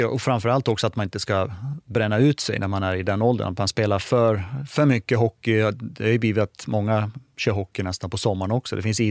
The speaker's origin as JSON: {"language": "Swedish", "region": "Dalarna County", "country": "Sweden", "said": "i och med att jag kommer från Dalarna så låg ju Leksand nära till hands."}